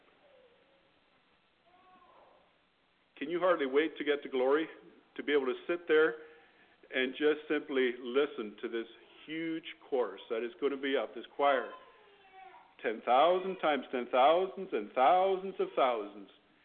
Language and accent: English; Canada; We're from Canada. You're here in Idaho